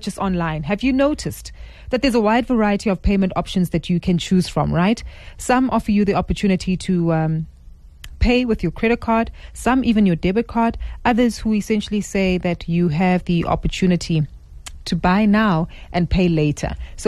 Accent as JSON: {"language": "English", "country": "South Africa", "said": "just for us to get clarity on the concerns that we should be mindful of as South African consumers."}